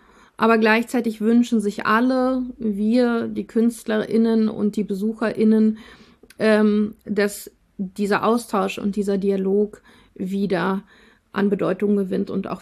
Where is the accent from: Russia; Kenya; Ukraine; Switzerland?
Russia; now in Germany; Wir sind in Russland geboren, teilweise in Russland aufgewachsen